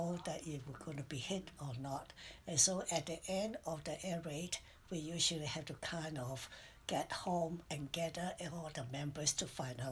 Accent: Hong Kong; born there; I was born in China, Hong Kong.

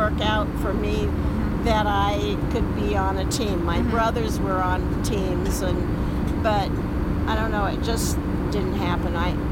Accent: Albuquerque, New Mexico, United States; But then I grew up in Albuquerque, and graduated from high school

